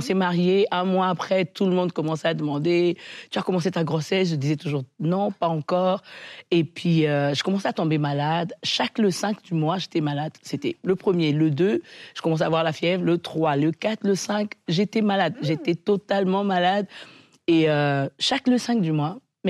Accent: Kinshasa, DR Congo; born there; Oui, je suis née au Congo, Kinshasa.

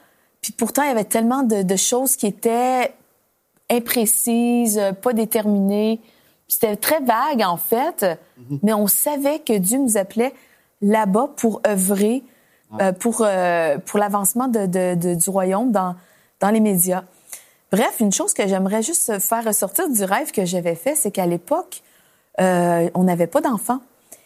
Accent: Alberta, Canada; On retournait chez nous en Alberta.

